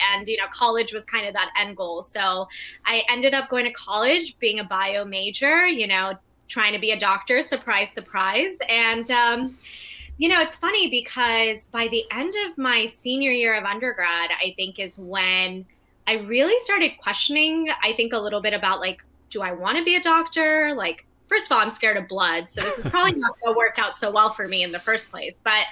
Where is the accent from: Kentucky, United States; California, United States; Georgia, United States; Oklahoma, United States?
California, United States; San Diego; So I grew up in San Diego in a pretty tight-knit Indian American community.